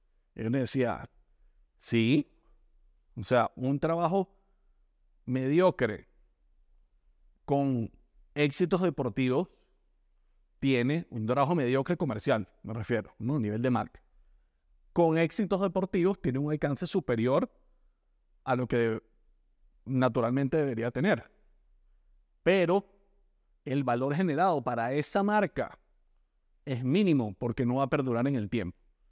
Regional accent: Venezuela; desde lo fanático que soy de la selección de baloncesto en mi país y de lo fanático que soy del baloncesto profesional de mi país

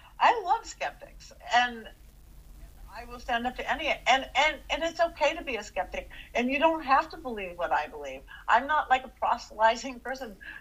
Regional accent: Turkey; I came from Turkey

